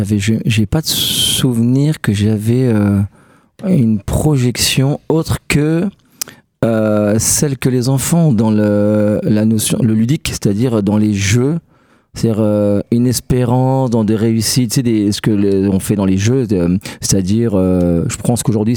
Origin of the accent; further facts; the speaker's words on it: Grand Est, France; quand j'étais petit au Champ-le-Bœuf